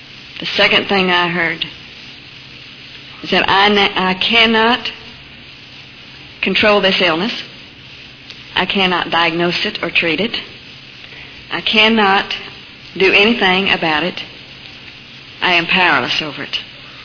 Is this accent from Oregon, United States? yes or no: no; Kansas, United States; born there; I was born in Kansas